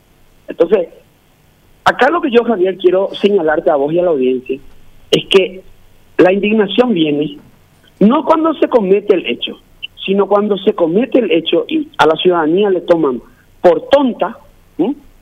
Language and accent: Spanish; Paraguay; me da, como paraguayo, me da vergüenza ajena luego